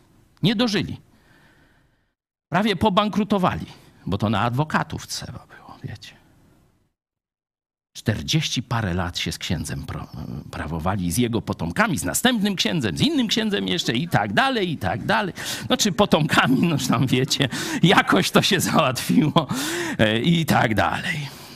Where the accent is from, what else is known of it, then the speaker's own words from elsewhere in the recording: Lublin Voivodeship, Poland; Nie wiem, u nas w Lubelszczyźnie, to wiem.